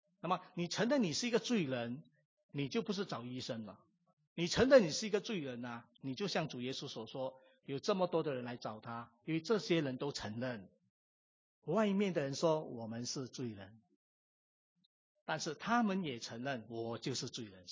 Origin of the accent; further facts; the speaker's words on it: Singapore; 对我们新加坡人来讲很大的压力